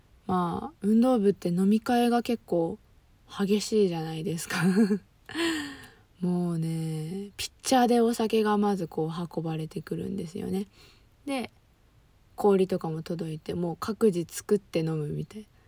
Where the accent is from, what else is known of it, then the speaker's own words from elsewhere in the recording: Fukuoka, Japan; 私福岡県出身でございます。もうちょっとこう方言を出しつつ喋ったりもしてみたいんですけど、福岡の方言ってなんというかタメ口なんですよね。